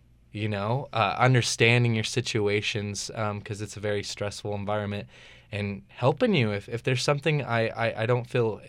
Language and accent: English; Arco, Idaho, United States; also born or lived in Pocatello; I'm from Arco, which is this small little town with numbers on a hill. Not too far from here, about an hour and a half, but yeah, and I lived in Isle Falls a little bit, but other than that, it's been pokey.